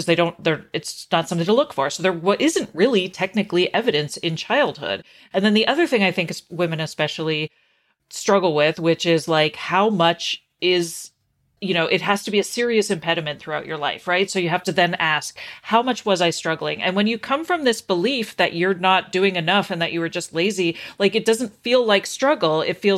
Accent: Canada; I'm lucky I was raised in Canada

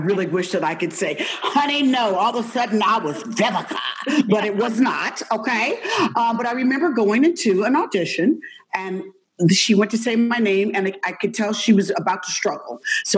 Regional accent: Indiana, United States; you know I'm from Indiana.

